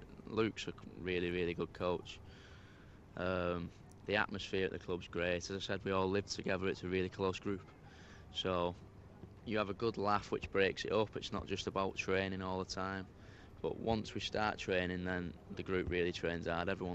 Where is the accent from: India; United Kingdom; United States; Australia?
United Kingdom; St Helens, North West England; now in Camberley, United Kingdom; Yeah, I'm from St Helens originally, so it's 4 hours away from Camberley